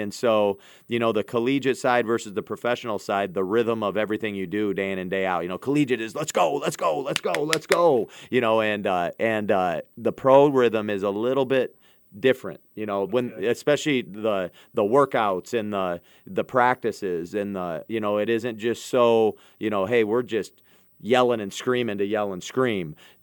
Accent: Miller, South Dakota, United States; also born or lived in Dell Rapids; I moved to Miller from Miller, South Dakota, to Del Rapids, South Dakota in the mid '90s, and I went to Del Rapids.

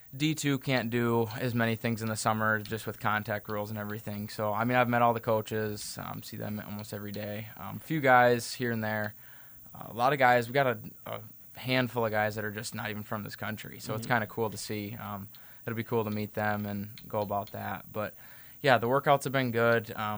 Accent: Aberdeen, South Dakota, United States; growing up in Aberdeen, you go to the State B tournaments and you go to camps at Northern, and you're playing in walks, and so yeah, it just being there and everyone cheering for you, it felt like home

